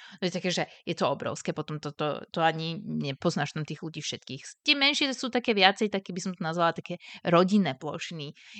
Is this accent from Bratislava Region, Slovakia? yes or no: yes; Bratislava, Bratislava Region, Slovakia; moved away as an adult; now in Bergen, Norway; Nebolo to rozhodnutie ísť do Norska, chceli sme odísť zo Slovenska, skúsiť niečo iné. Keď sme mali 27 rokov